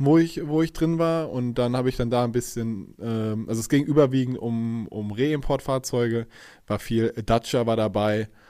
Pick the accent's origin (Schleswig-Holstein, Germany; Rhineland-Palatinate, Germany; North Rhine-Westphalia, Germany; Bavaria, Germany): Rhineland-Palatinate, Germany; ich komme ursprünglich aus dem Westerwald, das ist in Rheinland-Pfalz, super Gegend, wunderschön.